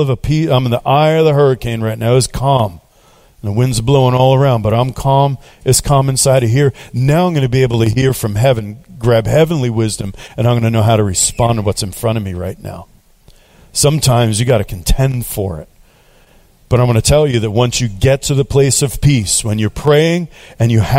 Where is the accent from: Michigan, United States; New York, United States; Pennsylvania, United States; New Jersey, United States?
New York, United States; New York City; I thought, I grew up in New York City. I had my sin thing. I've always ministered to inner city kids.